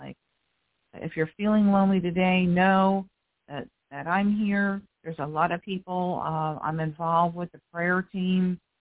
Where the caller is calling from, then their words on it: Florida, United States; I'm your host. I'm calling in from South Florida.